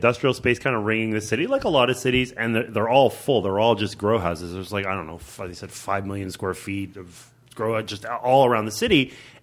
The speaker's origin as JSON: {"language": "English", "country": "Canada", "said": "I don't think I quite said that because okay. I'm Canadian."}